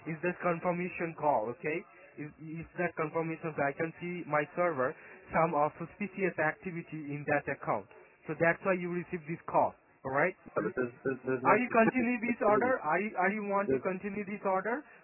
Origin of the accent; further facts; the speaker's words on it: Nagaland, India; Actually I'm from Nagaland, so that's why my accent is like that.